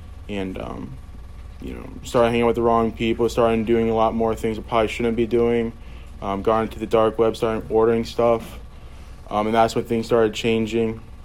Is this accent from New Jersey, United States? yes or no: no; New York, United States; also born or lived in Fort Myers, Florida; I'm 18 years old. I was born in Fort Myers. I moved over to New York, where I was raised for 10 years, and moved down to here.